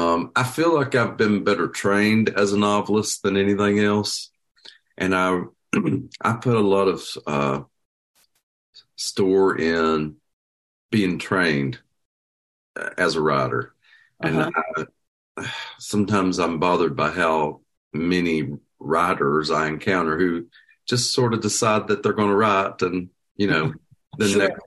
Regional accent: Lilly, Kentucky, United States; And so even if you're in southeastern Kentucky, you can't just say I'm from Lilly. You'd have to say I'm from near Corbin, you know.

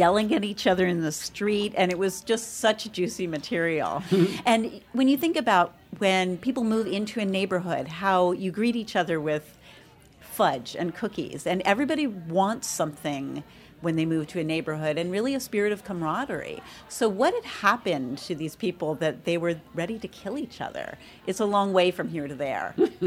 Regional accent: Kensington, Maryland, United States; I grew up in Kensington. And Noyes Library, the children's library, is a favorite.

